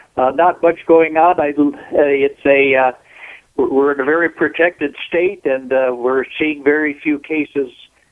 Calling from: Montana, United States

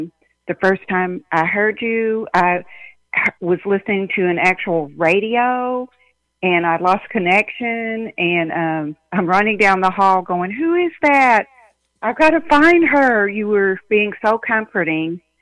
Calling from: Kentucky, United States; I'm calling from Kentucky.

